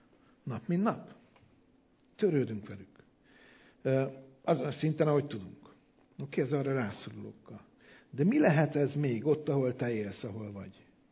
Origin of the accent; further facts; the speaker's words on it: Budapest, Hungary; now in Szeged, Hungary; Nekünk már az nagy dolog volt, hogy Pestről jöttünk, és itt Szegeden elkezdtek, nem is ismernek, de köszönni.